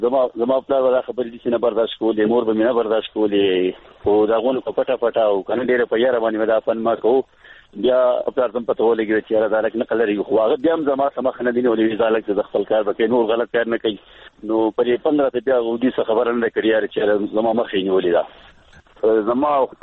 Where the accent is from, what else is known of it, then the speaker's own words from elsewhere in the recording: Golkara, Khyber Pakhtunkhwa, Pakistan; ما په لغه ګولکړه کې پیدا شي ما په ګولکړه کې لوښه مږي